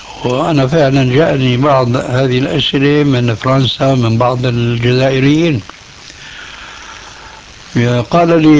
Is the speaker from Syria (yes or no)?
yes; Syria; عندنا في سوريا من زمان